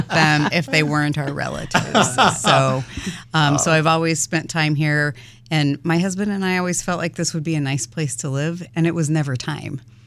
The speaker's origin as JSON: {"language": "English", "region": "New Mexico", "country": "United States", "tie": "born or raised there", "said": "He left South Carolina. That's why I grew up in New Mexico."}